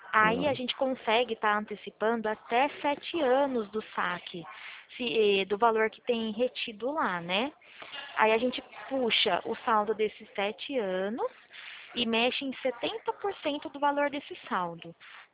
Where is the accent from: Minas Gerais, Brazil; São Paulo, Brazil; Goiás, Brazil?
São Paulo, Brazil; Pirassununga; Eu sou de Pirassununga, estado de São Paulo.